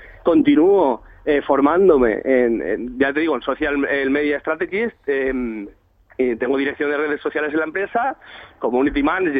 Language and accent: Spanish; Spain; Somos nosotros, los españoles, jóvenes, viejos, mayores